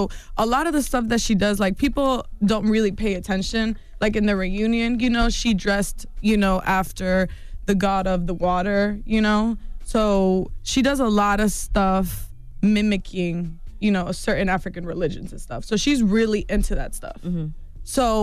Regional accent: Mexico; See, in our culture, like, I'm from Mexico.

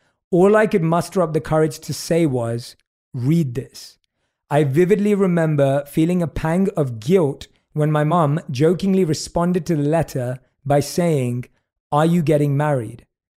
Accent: United Kingdom; accent: British; I have none of those skills, so I will not try. Okay. I will simply read it in my British accent.

